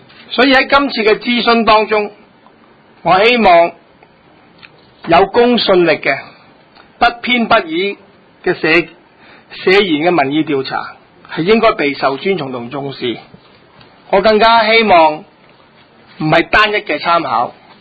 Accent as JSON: {"language": "Chinese", "country": "Hong Kong", "said": "信任我们香港人能够当家作主"}